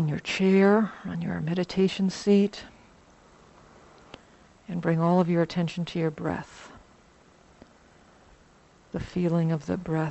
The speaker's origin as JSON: {"language": "English", "town": "New Orleans", "region": "Louisiana", "country": "United States", "tie": "born or raised there", "said": "Like I said, I grew up in New Orleans."}